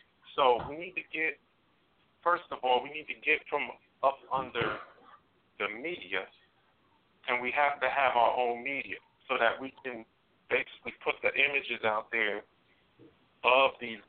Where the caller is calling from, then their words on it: Queens, New York, United States; I'm calling from Queens, New York.